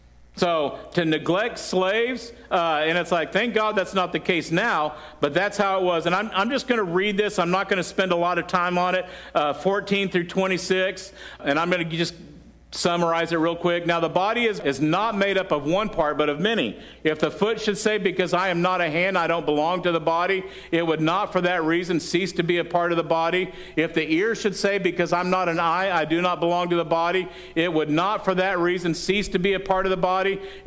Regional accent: the South, United States; Listen, I grew up in the South, and there was a time that blacks and whites had separate water fountains.

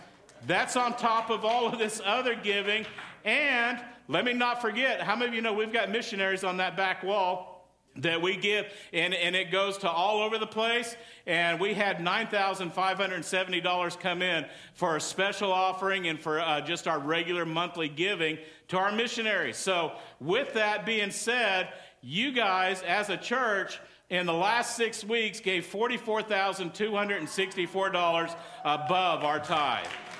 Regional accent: Texas, United States; Hey, listen, just in case you didn't know, I am from Texas, so every now and then that's going to come out.

